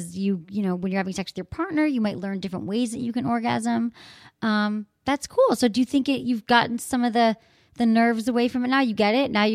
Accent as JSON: {"language": "English", "region": "Michigan", "country": "United States", "tie": "born or raised there", "said": "She's 24 from Michigan, my home state, and she's ready to go solo."}